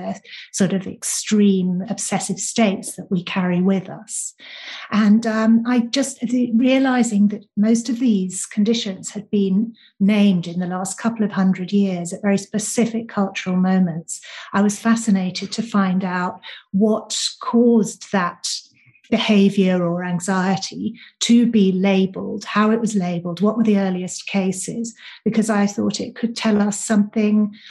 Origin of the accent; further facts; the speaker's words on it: United Kingdom; now in London, United Kingdom; I'm British. I live in London.